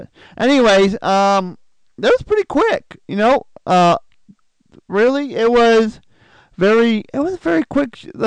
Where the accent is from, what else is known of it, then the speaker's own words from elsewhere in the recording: Canada; five-pin bowling is huge up here in Canada. And yes, I'm a Canadian